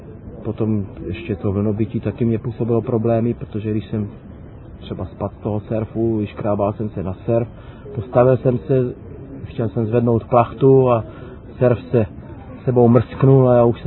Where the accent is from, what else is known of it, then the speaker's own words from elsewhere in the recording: Liberec, Liberec Region, Czechia; vzhledem k tomu, že jsem z Liberce, tak teda to každý rok jako jezdím fest.